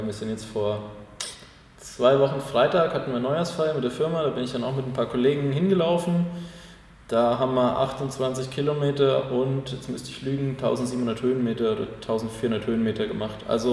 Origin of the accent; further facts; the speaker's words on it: Hesse, Germany; ist nicht mehr ganz so weit bis nach Hause, ich komme ja aus Hessen, da kann man die Eltern dann auch nochmal ein bisschen schneller besuchen als aus dem Allgäu